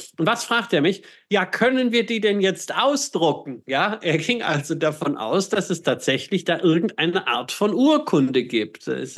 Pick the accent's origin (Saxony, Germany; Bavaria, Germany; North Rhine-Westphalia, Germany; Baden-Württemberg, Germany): North Rhine-Westphalia, Germany; ich bin am Ostrand des Ruhrgebiets aufgewachsen